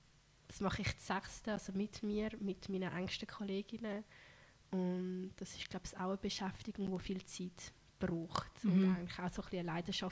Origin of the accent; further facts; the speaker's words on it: Zurich, Switzerland; Ich bin auch stolze Zürcherin.